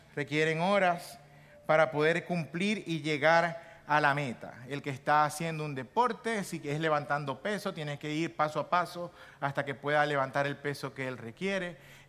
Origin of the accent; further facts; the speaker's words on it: Venezuela; Los que somos venezolanos tuvimos oportunidad de estar pendientes de nuestro país